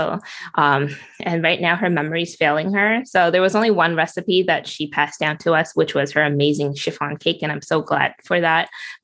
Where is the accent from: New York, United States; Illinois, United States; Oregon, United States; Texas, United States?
New York, United States; New York City; now in Renton, United States; I'm from New York City for over 30 years. Now I'm in the suburbs of Seattle.